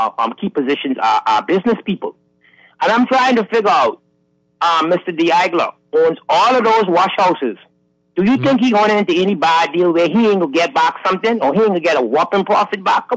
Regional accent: Grand Bahama, Bahamas; I am from Grand Bahama, right?

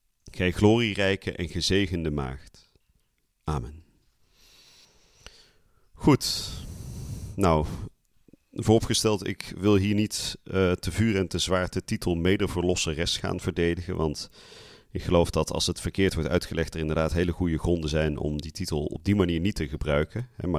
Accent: Vught, North Brabant, Netherlands; Ik ben zelf opgegroeid in Vught, dorpje bij Den Bosch.

